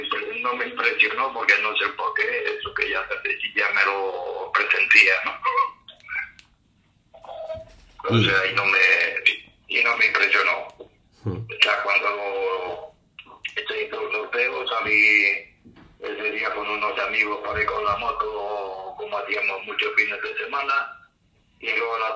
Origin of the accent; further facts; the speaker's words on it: Barcelona, Catalonia, Spain; Bueno, yo soy de origen de Barcelona.